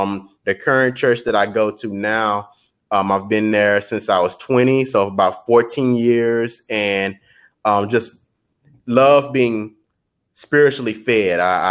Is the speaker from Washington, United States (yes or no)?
no; Houston, Texas, United States; I'm from right here in H-Town, Houston, born and raised. Just loving my city, man. I really loyal to the city, man. Been here my whole life